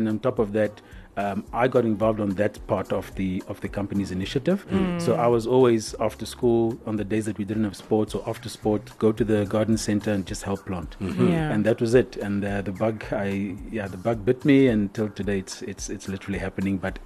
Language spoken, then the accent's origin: English; Oranjemund, ǁKaras, Namibia; I grew up in Oranjemund.